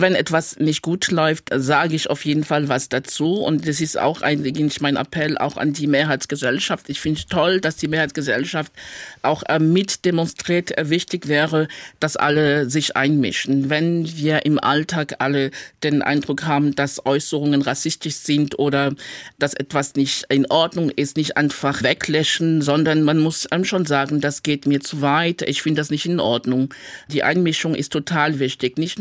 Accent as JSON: {"language": "German", "country": "Cameroon", "tie": "born or raised there", "moved": "yes", "lives_now": "Germany", "said": "Ich bin in Kamerun geboren und dort auch aufgewachsen und ich freue mich auf jeden Fall auch, meine Wurzel dort zu haben. Ich sage aber auch ganz klar, ich lebe hier in Deutschland seit mehr als 28 Jahren. Mein Lebensmittelpunkt ist hier in Deutschland. Ich lebe in Freiburg"}